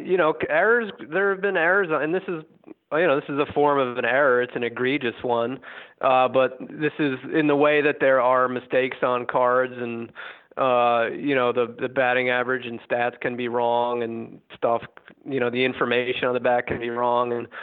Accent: New Jersey, United States; I would have been 11 years old growing up in North Jersey.

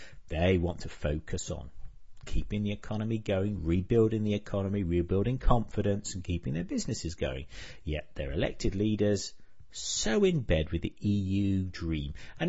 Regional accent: England, United Kingdom; you could tell from my accent. I'm English, then I'm British.

